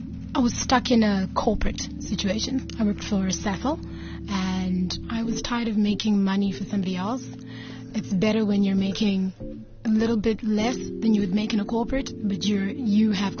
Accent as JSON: {"language": "English", "region": "Gauteng", "country": "South Africa", "said": "I come from the East Rand, that's where I stay."}